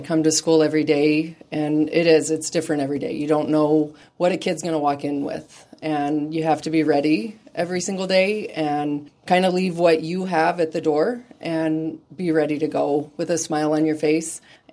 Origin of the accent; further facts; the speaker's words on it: Colorado, United States; now in Hampton, United States; I grew up in Colorado, actually.